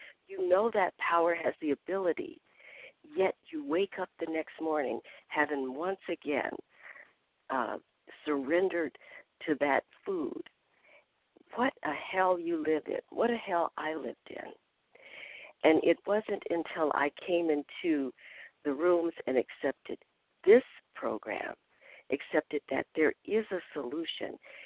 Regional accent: Minnesota, United States; I am from Minnesota and recovered compulsive overeater by the grace of God.

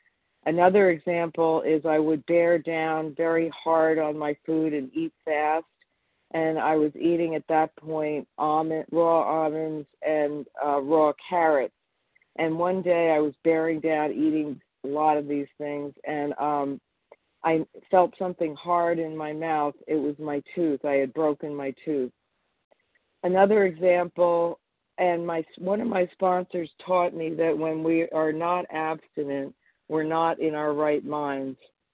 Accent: Pennsylvania, United States; I'm from Pennsylvania, and I'm recovered.

